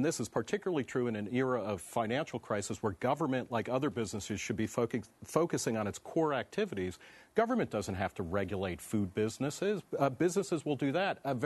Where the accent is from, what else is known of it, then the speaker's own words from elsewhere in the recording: New Jersey, United States; when I grew up in New Jersey